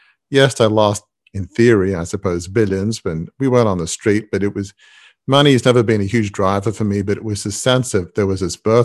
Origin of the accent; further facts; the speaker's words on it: Australia; So I'm from Australia, which is a pretty young country, but yeah, I grew up in a 150-year-old family media business